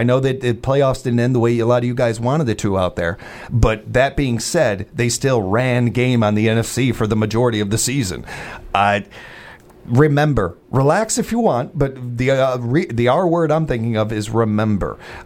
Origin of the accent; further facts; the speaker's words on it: Chicago, Illinois, United States; also born or lived in Wisconsin; But as a Chicagoan, as a lifelong friend of that team and lover of that team, somebody who spent over 20 years in the, you know, Packer country and everything